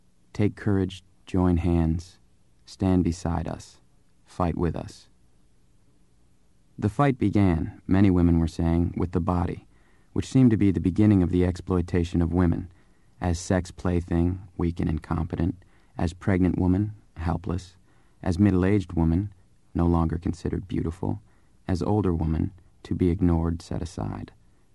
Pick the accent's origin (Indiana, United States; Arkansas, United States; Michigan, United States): Arkansas, United States; moved away as an adult; now in California, United States; I'm a middle-aged woman. And I'm on welfare. I have raised 6 children. I grew up in Arkansas, worked there for 15 years in a laundry, moved to California.